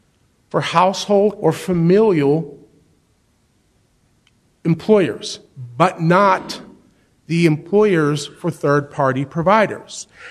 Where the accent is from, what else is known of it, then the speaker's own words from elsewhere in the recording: Ohio, United States; I'm from Ohio. That's exactly how it's written in Ohio.